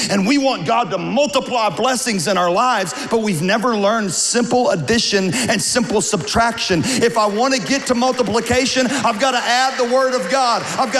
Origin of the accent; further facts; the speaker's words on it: Louisiana, United States; now in Texas, United States; I'm from Louisiana. I live in Texas. I'm a Southern pastor.